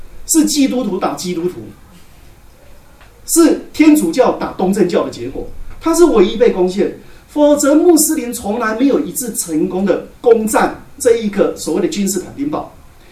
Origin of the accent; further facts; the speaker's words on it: Taiwan; 所以对我们台湾人很容易记